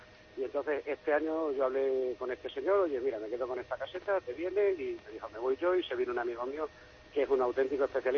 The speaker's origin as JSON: {"language": "Spanish", "town": "Cáceres", "region": "Extremadura", "country": "Spain", "said": "yo porque soy de Cáceres"}